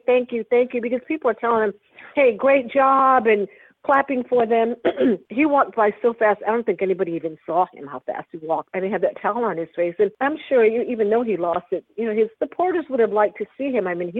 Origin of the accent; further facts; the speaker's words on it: Las Cruces, New Mexico, United States; I said, hey, I'm from Las Cruces too